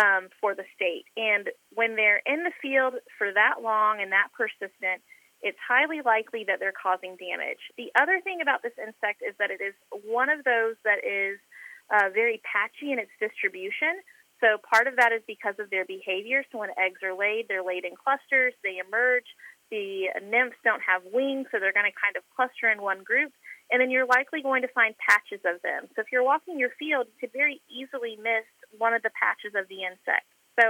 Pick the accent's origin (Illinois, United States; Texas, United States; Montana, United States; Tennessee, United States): Texas, United States; Georgetown; I'm from Central Texas, so I'm from Georgetown, Texas. If you think of Georgetown, Texas today, it is not the same place that it was when I grew up.